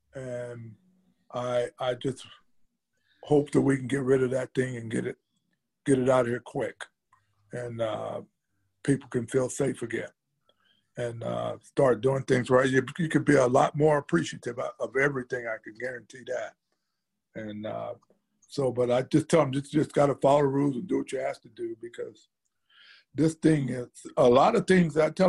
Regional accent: Indianapolis, Indiana, United States; Because I grew up in Indianapolis in the Powell Club Police Athletic League.

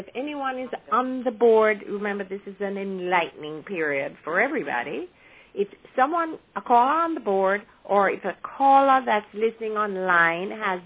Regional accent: Kingston, Jamaica; But I was born and raised in Kingston, but my relatives, my mother's relatives, were all in Savlamar in Westmoreland

